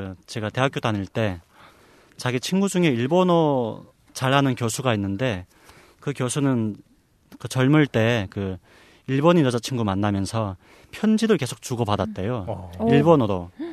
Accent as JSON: {"language": "Korean", "country": "South Korea", "said": "저는 한국에서 왔으니까"}